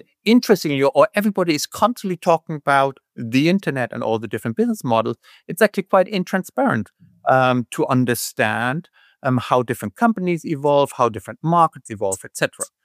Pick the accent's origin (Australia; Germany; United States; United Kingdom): Germany; Hanover, Lower Saxony; English is a second language; now in Hamburg, Germany; And it happened to be that we live in Hamburg all together, although I grew up in Hanover, but no one stays in Hanover.